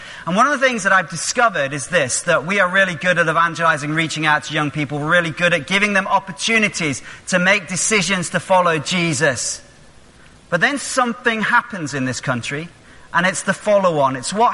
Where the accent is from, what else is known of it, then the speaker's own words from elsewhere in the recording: Knaresborough, Yorkshire and the Humber, United Kingdom; So when I grew up in Knaresborough, and at the end of our road was this old derelict house